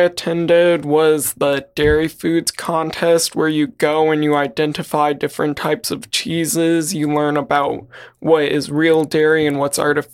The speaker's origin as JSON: {"language": "English", "region": "Wisconsin", "country": "United States", "tie": "born or raised there", "said": "The first nine years of my life, I lived in Wisconsin. So I was around a lot of dairy farms, and my uncle owned one"}